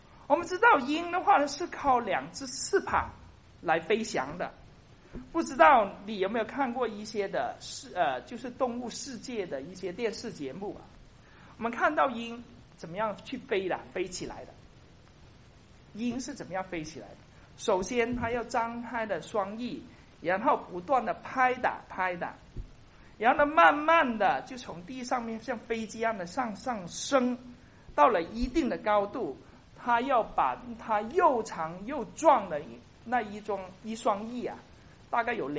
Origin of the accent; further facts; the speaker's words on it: Kaiping, Guangdong, China; 中国我的故乡啊开平这个地方，然后呢这个地方叫赤坎